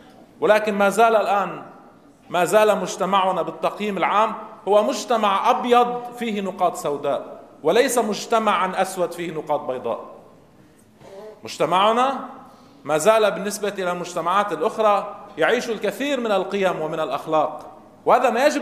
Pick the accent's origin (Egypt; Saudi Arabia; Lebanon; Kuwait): Lebanon; كما حصل عندنا في لبنان في أمور كبيرة جدا